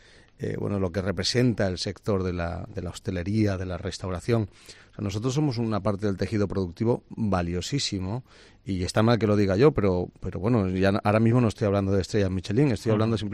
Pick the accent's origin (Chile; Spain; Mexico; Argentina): Spain; Valencian Community; como valencianos y valencianas visitemos este tipo de establecimientos tan afectados